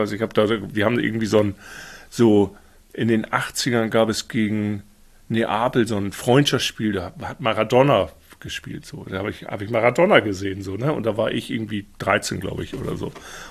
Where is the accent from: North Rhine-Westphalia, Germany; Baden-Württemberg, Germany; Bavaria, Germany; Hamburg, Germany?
Hamburg, Germany; ich bin ja Hamburger und bin in Niendorf aufgewachsen, was natürlich so böse HSV-Gegend ist auch. Und bin natürlich auch, ich bin 71er-Jahrgang.